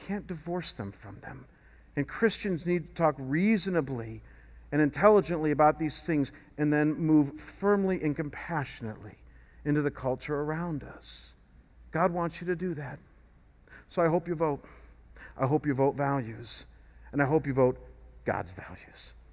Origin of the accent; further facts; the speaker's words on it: Ohio, United States; now in Arizona, United States; I have not commented on this in 5 years since I've been here because I'm from Ohio and we don't have an immigration problem in Ohio. But now that I'm here in Arizona